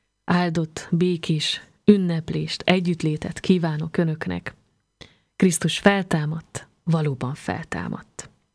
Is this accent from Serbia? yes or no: no; Joseni, Harghita, Romania; nekem elsősorban szülőfalum, Gyergyóalfalu jut eszembe.